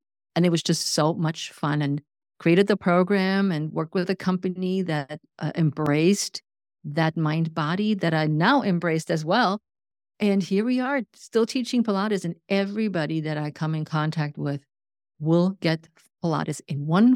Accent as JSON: {"language": "English", "country": "Germany", "second_language": "English", "said": "I'm originally from Germany"}